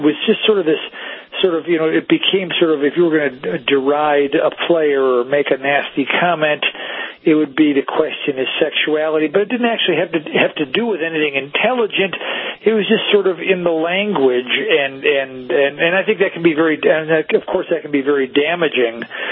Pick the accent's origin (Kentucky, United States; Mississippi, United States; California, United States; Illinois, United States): Illinois, United States; Chicago; I recruited him from Chicago. I'm from Chicago, and so I have opinions on it